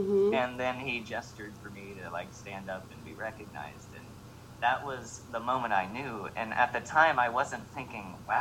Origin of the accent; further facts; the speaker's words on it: Brownsburg, Indiana, United States; Cool. Yeah, so I grew up in Brownsburg, Indiana, which is actually where I live now.